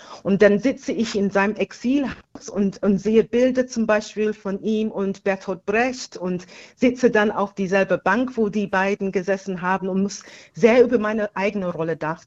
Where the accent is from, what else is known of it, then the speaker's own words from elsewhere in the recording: Germany; Ich komme sozusagen aus Deutschland, einem Land, wo die Wahl jetzt im Februar bevorsteht